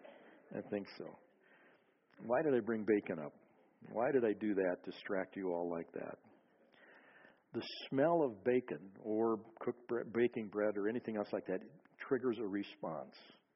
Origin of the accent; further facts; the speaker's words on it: Minnesota, United States; this woman I read about this past week from my home state of Minnesota.